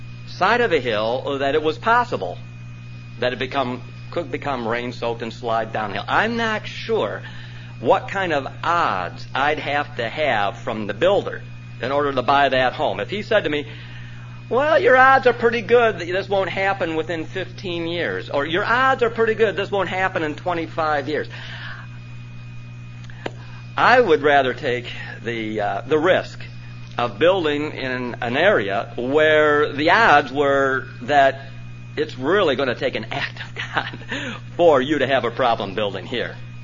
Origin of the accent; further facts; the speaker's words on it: Detroit, Michigan, United States; Now, I don't live in California. You heard I come from Detroit. Detroit's kind of flat.